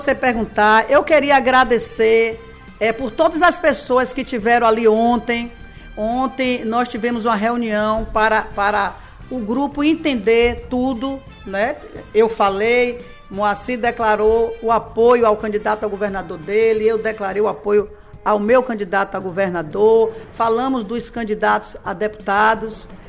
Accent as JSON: {"language": "Portuguese", "town": "Uruçuca", "region": "Bahia", "country": "Brazil", "tie": "born there", "said": "a nossa amada Uruçuca, onde eu nasci"}